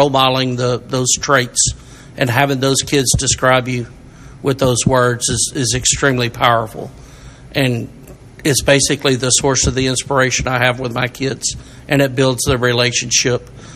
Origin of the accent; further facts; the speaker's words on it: Port Neches, Texas, United States; I grew up in Port Neches Groves